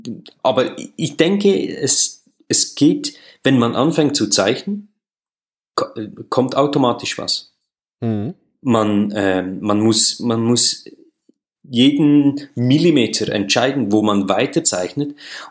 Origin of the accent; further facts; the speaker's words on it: Switzerland; mein automatisches Denken als Schweizer